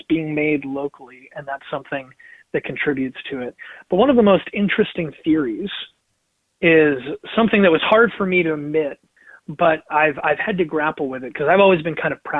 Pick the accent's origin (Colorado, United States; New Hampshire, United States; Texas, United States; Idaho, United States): New Hampshire, United States; and then my home state of New Hampshire